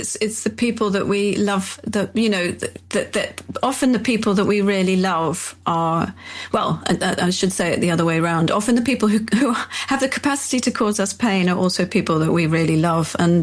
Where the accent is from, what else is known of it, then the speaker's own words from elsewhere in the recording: London, United Kingdom; I was raised in London